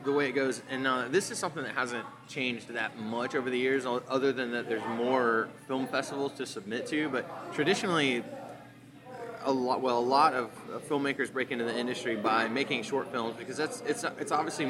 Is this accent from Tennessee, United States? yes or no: no; Rock Hill, South Carolina, United States; we're from Rock Hill, who had, the 21 Questions won the first film festival in, as far as I know, that's ever taken place in Rock Hill.